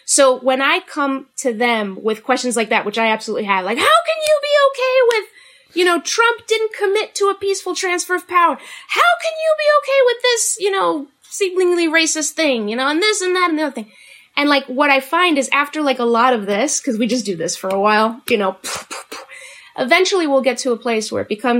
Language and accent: English; Mexico; now in United States; this year, my family marks 20 years as American citizens. We're Mexican immigrants.